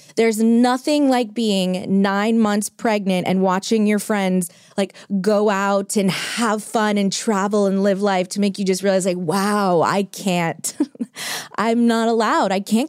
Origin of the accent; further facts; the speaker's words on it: New Orleans, Louisiana, United States; You know, I'm from New Orleans. I'm from the South. Like manners all day, every day.